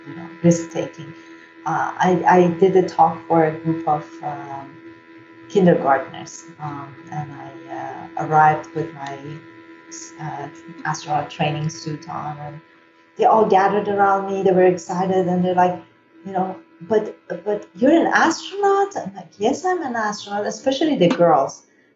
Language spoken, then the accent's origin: English; Iran; I was born in Iran and grew up in Iran.